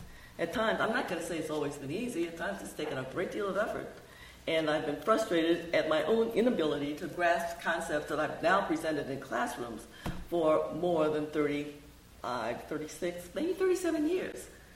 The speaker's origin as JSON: {"language": "English", "region": "South Carolina", "country": "United States", "tie": "born or raised there", "said": "As you might guess, growing up in South Carolina, I never attended desegregated schools."}